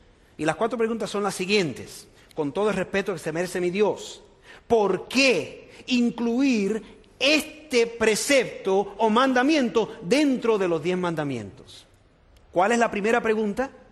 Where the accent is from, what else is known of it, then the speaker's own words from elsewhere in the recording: New York, United States; yo me crié en Nueva York y allá pues teníamos otro dicho